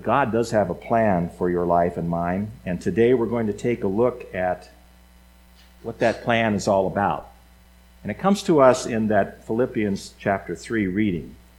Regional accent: California, United States; The fact that I was raised in California doesn't mean I know anything about grapes

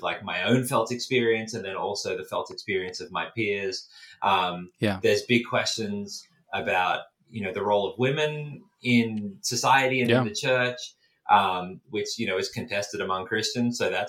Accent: Australia; as an Australian, you know, United States politics dominates our news.

